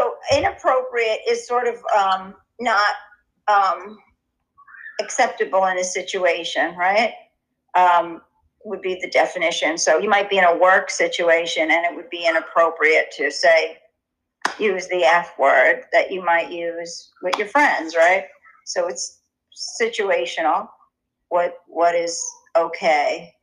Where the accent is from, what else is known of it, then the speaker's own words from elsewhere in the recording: New York City, New York, United States; So I was born in Manhattan. I was born and raised working class, New York City, beautiful pre-war apartment, which has a sunken living room and great bathroom, but it was one bedroom for four people.